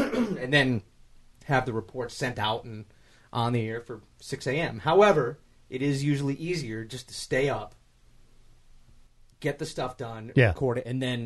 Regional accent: Northeast, United States; Growing up in the Northeast, nobody cares.

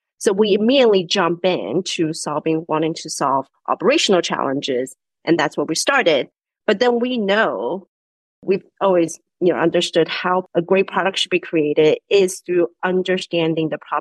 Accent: Taiwan; moved away as an adult; now in United States; But I grew up in Asia, so I grew up in Taiwan. That's where the hotel was. I came to the States for college and I just stayed. And my parents are still back in Asia.

